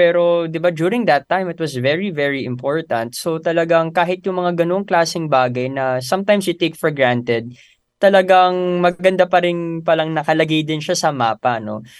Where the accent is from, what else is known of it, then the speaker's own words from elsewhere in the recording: Quezon City, Metro Manila, Philippines; ako, taga Quezon City ako